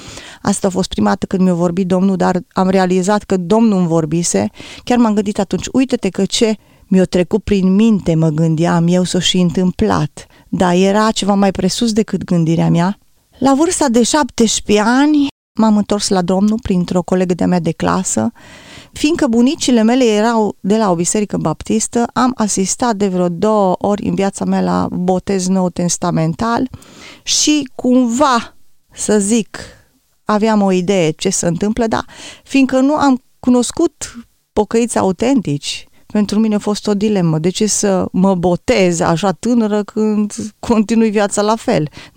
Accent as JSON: {"language": "Romanian", "town": "Oradea", "region": "Bihor County", "country": "Romania", "tie": "born there", "said": "m-am născut în 1972 în Oradea."}